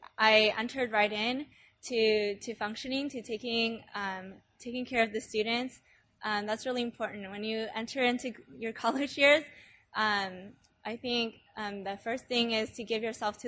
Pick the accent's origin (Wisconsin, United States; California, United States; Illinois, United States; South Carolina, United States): California, United States; So I grew up in the church life in Southern California